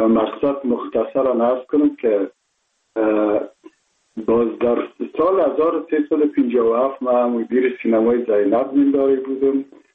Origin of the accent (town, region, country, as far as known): Kabul, Afghanistan; born or raised there